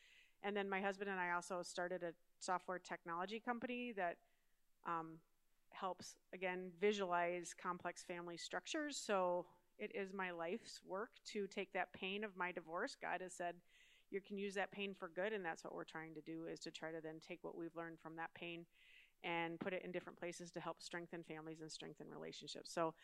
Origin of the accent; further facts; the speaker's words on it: Rochester, Minnesota, United States; I'm from Rochester, Minnesota, just so you know.